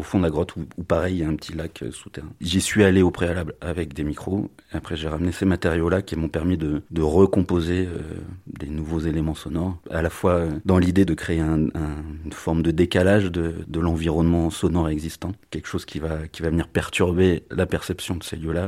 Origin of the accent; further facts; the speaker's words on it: Autrans, Auvergne-Rhône-Alpes, France; comme c'est un territoire auquel je suis attaché puisque j'ai grandi à Autran, enfin je suis natif d'ici.